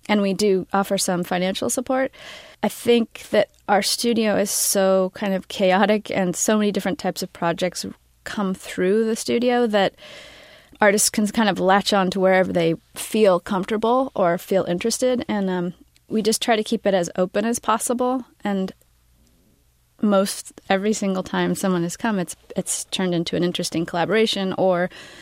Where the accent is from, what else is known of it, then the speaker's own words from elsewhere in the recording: California, United States; the name actually came from my childhood background, where I grew up in the San Joaquin Valley of California.